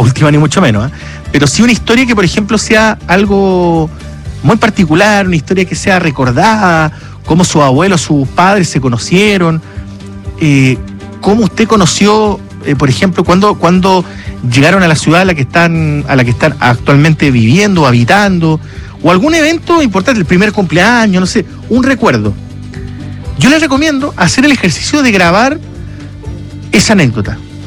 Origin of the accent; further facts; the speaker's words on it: Chile; bueno, somos chilenos, ¿qué vamos a hacer?